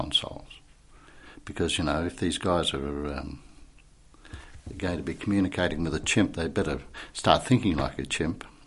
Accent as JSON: {"language": "English", "country": "Australia", "said": "And you'd say, I'm not from London, I'm from Australia."}